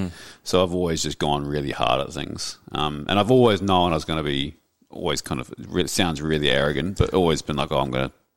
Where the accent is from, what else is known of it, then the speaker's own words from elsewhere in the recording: Wellington, New Zealand; Yeah, so I grew up in Wellington to a single mum.